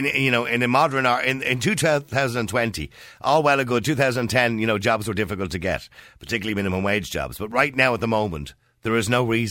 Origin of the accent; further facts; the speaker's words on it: Edenmore, Leinster, Ireland; I was from Edenmore.